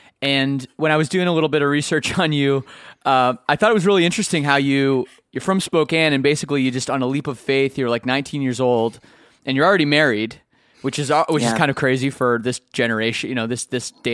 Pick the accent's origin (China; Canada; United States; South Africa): Canada; there isn't one in mine either. I'm from Canada.